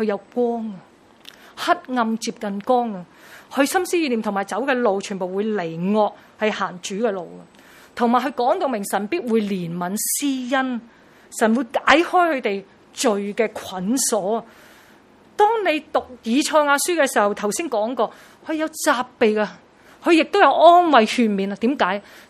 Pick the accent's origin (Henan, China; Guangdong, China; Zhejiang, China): Guangdong, China; Chaozhou; 我本身是潮州人